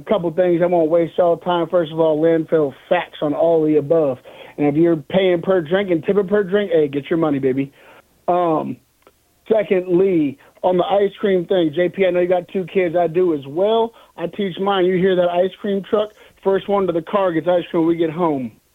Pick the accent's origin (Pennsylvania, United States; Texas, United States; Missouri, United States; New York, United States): Texas, United States; Lubbock; So bleep you to Arlington County, even though born and raised in Lubbock